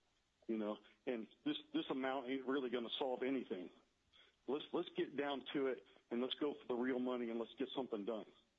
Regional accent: Eagle River, Alaska, United States; And since my senator's been benched, and I'm from Eagle River

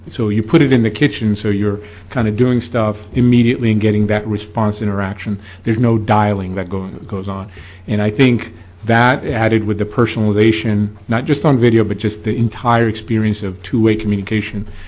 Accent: Virginia, United States; I've spoken very fast like a New Yorker, even though I'm from Virginia.

